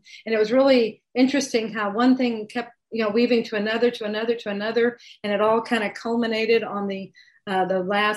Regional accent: Arkansas, United States; And I'm from Arkansas.

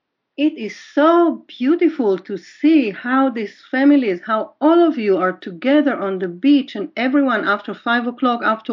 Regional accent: Israel; Even though everyone who invited me knew that I grew up in Israel, I was asked not to say that I grew up in Israel.

